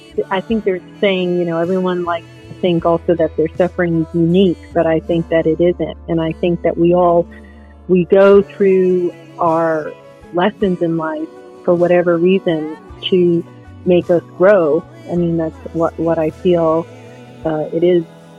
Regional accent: New York, United States; also born or lived in Fort Hood, Texas; So I was born in Fort Hood, Texas. My mother was Korean when I was five, yes, but when I went to live with my grandparents. So a bit tumultuous, but I'm very grateful that I got to grow up in New York with them.

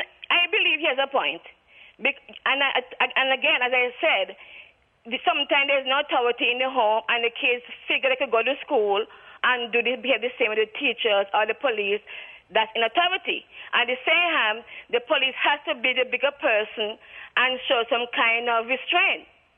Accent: Antigua & Barbuda; because I'm almost 60 years old, and I'm from Antigua.

